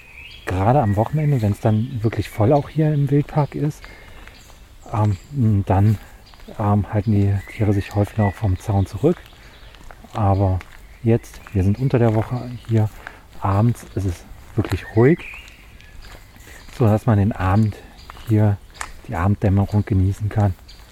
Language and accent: German; North Rhine-Westphalia, Germany; Meine Heimat ist die Grenze zwischen Bergischem Land und Rheinland. Dort bin ich zu Hause, dort bin ich unterwegs.